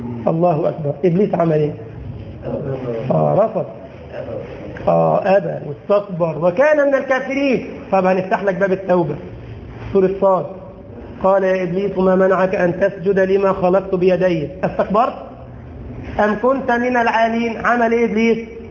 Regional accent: Egypt; كان محل أحذية زمان عندنا في مصر، تعرف لسه موجود؟

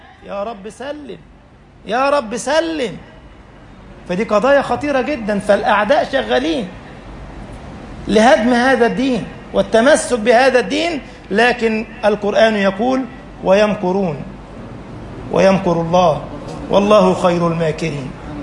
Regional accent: Egypt; وقسمونا احنا بقى، احنا مصريين ودول سعوديين ودول جزائريين ودول مغاربة

